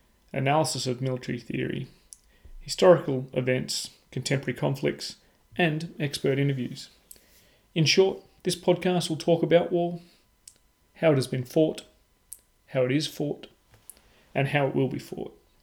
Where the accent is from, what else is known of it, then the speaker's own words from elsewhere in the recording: Australia; accent: Australian; I'm your host … you can probably guess from the accent, I'm an Aussie.